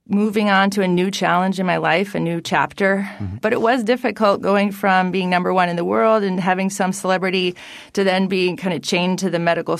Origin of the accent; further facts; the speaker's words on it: Dover, New Hampshire, United States; Yeah, I'm from Dover, New Hampshire. They've always been very supportive of my swimming